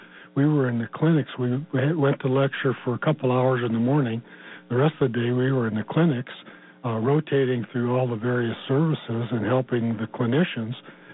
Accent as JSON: {"language": "English", "region": "Arizona", "country": "United States", "tie": "born or raised there", "said": "I grew up in Arizona."}